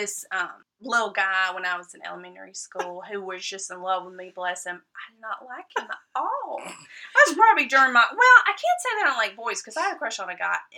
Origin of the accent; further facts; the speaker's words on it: the South, United States; Because I'm from the South, I'm bad about touching people.